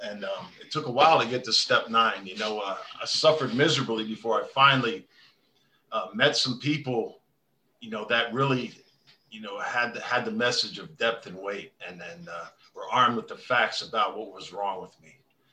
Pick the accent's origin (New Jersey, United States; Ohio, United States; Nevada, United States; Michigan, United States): New Jersey, United States; West Millington; now in Titusville, United States; I'm from Titusville, Florida, and originally from West Millington, New Jersey.